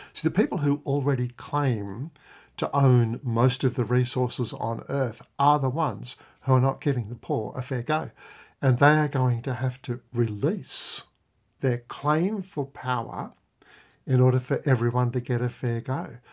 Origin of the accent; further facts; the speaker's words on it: Australia; I include myself in that as an Australian, a wealthy person